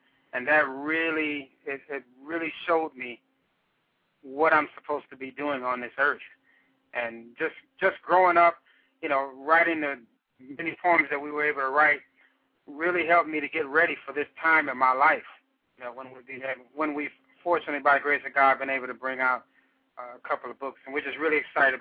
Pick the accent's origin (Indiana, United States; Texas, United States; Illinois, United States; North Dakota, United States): Indiana, United States; Gary; I was born and raised in Gary, Indiana, and have lived here just about all my life in and outside of Northwest Indiana.